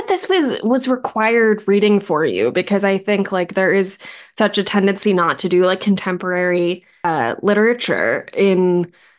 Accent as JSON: {"language": "English", "region": "Washington, D.C. area", "country": "United States", "tie": "born or raised there", "said": "I think I keep realizing how growing up outside of DC is a lot of people patting themselves on the back"}